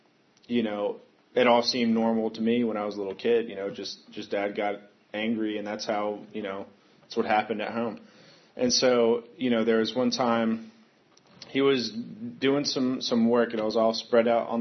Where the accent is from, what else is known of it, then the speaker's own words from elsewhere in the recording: Mechanicsville, Virginia, United States; So I grew up in Richmond, and or outside of Richmond in Mechanicsville